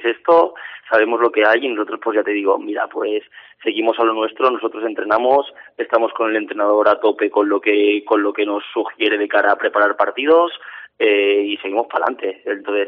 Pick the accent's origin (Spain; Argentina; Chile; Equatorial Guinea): Spain; Barcelona, Catalonia; now in Huesca, Spain; Yo soy de Barcelona, estoy viviendo en Huesca desde hace 4 años